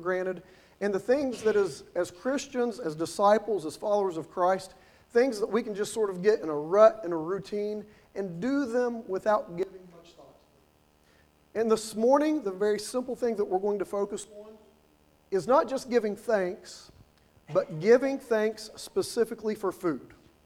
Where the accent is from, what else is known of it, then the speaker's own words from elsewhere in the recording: West Virginia, United States; And growing up in West Virginia with my family, I always enjoyed, even though we were a pretty small family